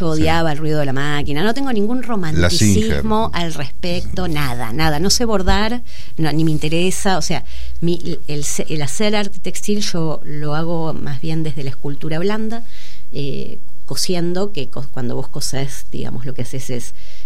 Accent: Castelar, Buenos Aires Province, Argentina; yo soy de Castelar, yo soy del oeste, y estudié en una gran escuela secundaria que era la Escuela Nacional Normal Superior Manuel Dorrego de Morón.

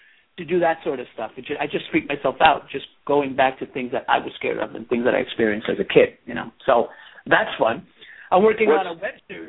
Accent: New York, United States; stuff that I've experienced as a kid growing up in New York

